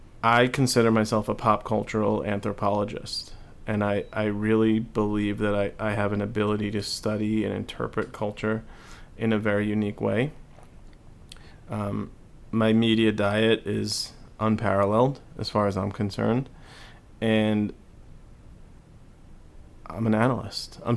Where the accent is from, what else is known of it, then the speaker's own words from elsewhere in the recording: Long Island, New York, United States; now in Los Angeles, United States; I would say, as I mentioned earlier, I'm from New York. I live in LA.